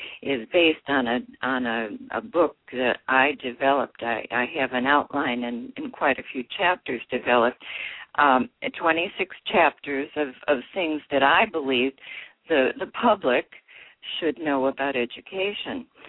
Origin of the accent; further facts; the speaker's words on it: Chicago, Illinois, United States; I grew up in Chicago, and my parents were museum goers because Chicago, of course, is quite a museum town.